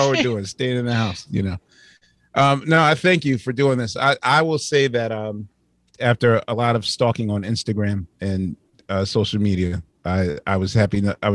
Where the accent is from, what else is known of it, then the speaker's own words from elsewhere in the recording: Philadelphia, Pennsylvania, United States; they came to my hometown of Philadelphia around 79